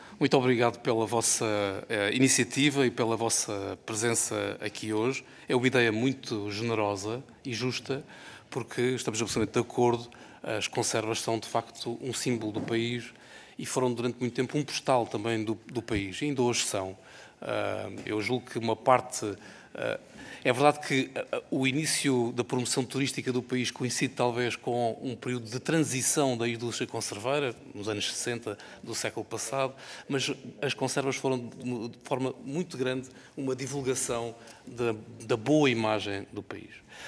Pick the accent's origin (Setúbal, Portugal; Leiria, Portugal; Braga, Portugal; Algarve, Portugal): Algarve, Portugal; Eu sou do Algarve, portanto, muitas fábricas fecharam.